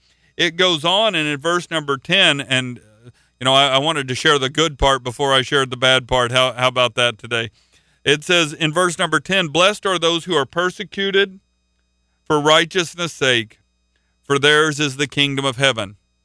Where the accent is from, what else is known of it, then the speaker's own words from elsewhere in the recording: Oklahoma, United States; Actually, I'm from Oklahoma